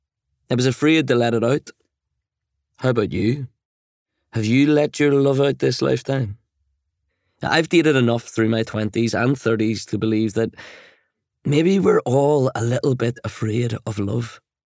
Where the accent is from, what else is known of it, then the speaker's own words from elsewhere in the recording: Ireland; As a boy growing up in the Irish countryside, I didn't use the word love that often.